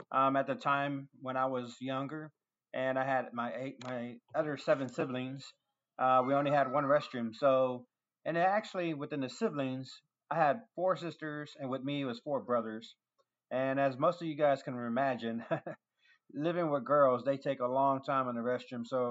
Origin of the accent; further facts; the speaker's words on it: Houston, Texas, United States; born there; I was born in Houston, Texas.